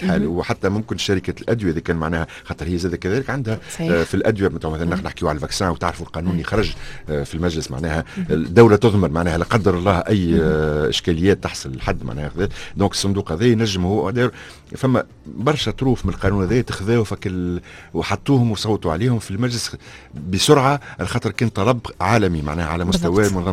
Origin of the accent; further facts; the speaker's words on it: Tunisia; وشبه الطبي اللي عندنا في تونس دونك لازم نهتموا بها